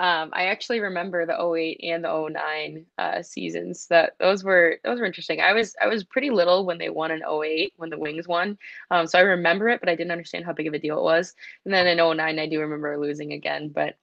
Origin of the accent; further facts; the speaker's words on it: Lapeer, Michigan, United States; I know growing up for me in my hometown in Lapeer, there was me and one other girl.